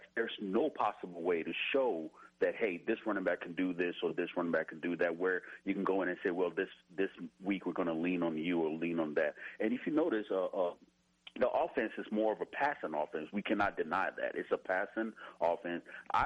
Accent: Nashville, Tennessee, United States; This year, I took pretty much good interest in it because I'm from Nashville.

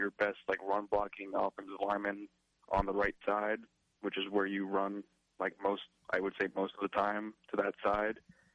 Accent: Austin, Texas, United States; I'm from Austin, Texas, and I'm a UT fan

